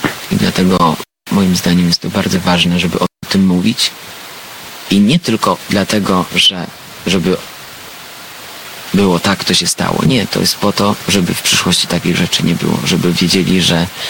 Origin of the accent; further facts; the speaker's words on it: Armenia; Ja tak robię, dlatego zawsze z podniesioną głową i dumnie mówię, że jestem Ormianinem.